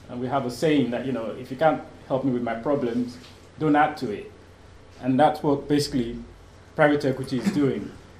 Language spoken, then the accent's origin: English; Nigeria; yes, I'm a Nigerian.